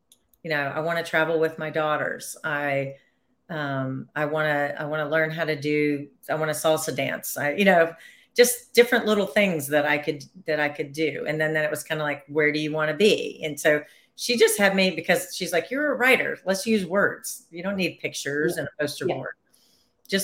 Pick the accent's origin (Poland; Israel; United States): United States; Nashville, Tennessee; And so, because I'm from Nashville, Tennessee, I gave everybody a country music star name.